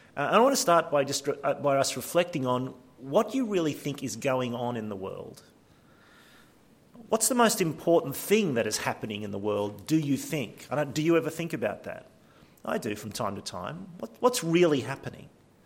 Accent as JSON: {"language": "English", "town": "Lismore", "region": "New South Wales", "country": "Australia", "tie": "born or raised there", "lives_now": "Sydney, Australia", "said": "I grew up in Lismore, grew up on a farm, and kind of feel like I'm still that person, but the truth is I've been in Sydney for 37, 38 years. I've become a city person"}